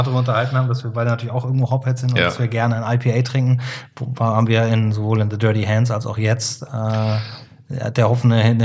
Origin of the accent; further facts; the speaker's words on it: Cologne, North Rhine-Westphalia, Germany; Als Kölner war das so...